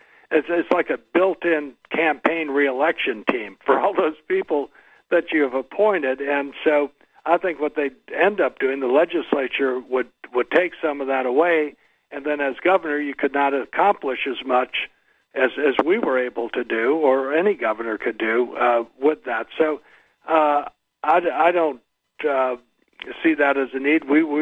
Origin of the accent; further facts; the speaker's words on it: Whittier, California, United States; born there; At any rate, I was born in Whittier, California.